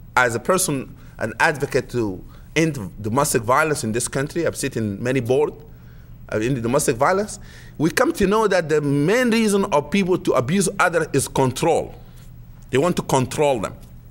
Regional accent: Sudan; You know, my home country, Sudan.

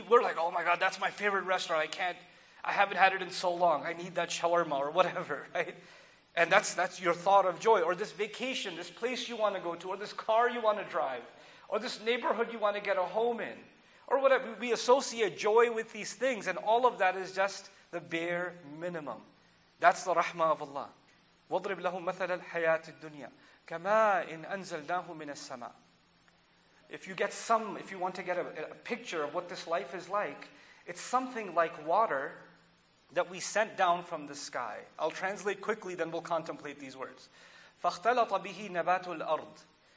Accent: Dallas, Texas, United States; I come from Dallas. There's nothing to look at, you know.

